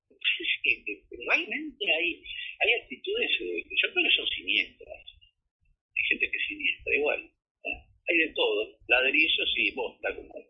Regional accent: Argentina; desde nuestra propia identidad peronista, pero como argentinos también

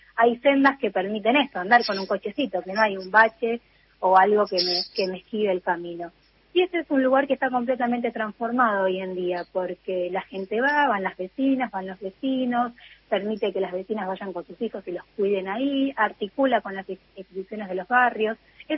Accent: Lanús, Buenos Aires Province, Argentina; yo soy de Lanús, del conurbano bonaerense

